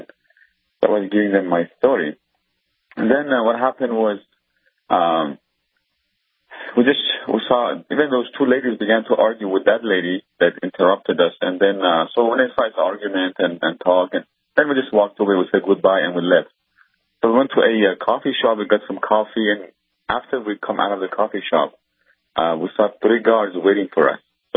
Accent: Iran; English is a second language; moved away; I said, I'm from Iran originally. So they asked me whether I'm a Christian or if I'm Muslim. I said I used to be a Muslim, but I'm a Christian now.

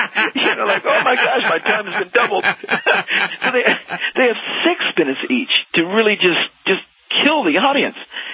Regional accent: Dayton, Ohio, United States; moved away as an adult; now in Dallas, United States; 12 years ago, when we moved to Dallas from Dayton, Ohio, is where we're originally from

